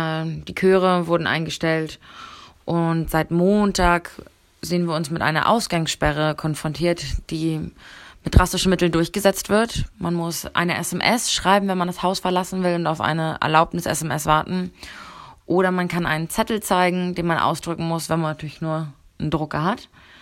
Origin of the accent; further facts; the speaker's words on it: Berlin, Germany; now in Lesbos, Greece; Ich bin eigentlich aus Berlin, bin seit November 2019 hier auf Lesbos.